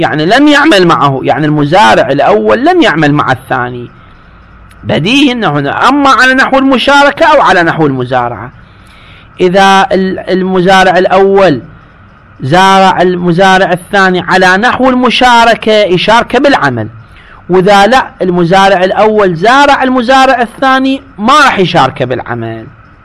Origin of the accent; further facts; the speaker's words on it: Iraq; احنا مثلا عندنا في العراق